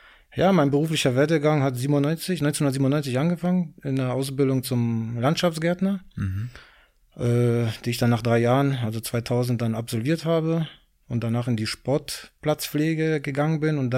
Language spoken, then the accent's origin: German; Berlin, Germany; also born or lived in Gdańsk, Poland; gebürtig komme ich aus Polen, aus der Hansestadt Danzig.